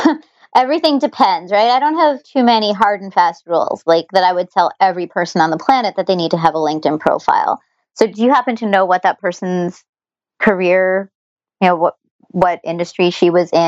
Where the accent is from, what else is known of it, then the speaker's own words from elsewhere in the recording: New York City, New York, United States; Well, the story is, you know, my sister and I grew up in New York City